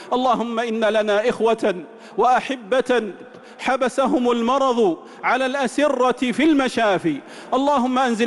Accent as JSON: {"language": "Arabic", "country": "Saudi Arabia", "said": "اللهم احفظ بلادنا المملكة العربية السعودية"}